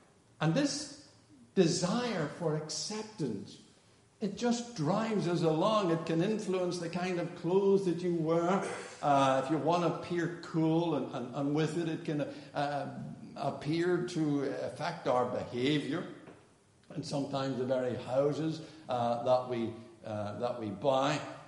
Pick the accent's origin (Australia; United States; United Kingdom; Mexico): United Kingdom; Belfast, Northern Ireland; we grew up in Belfast. I lived in the West Belfast, and that was close to the Distillery Football Club's ground.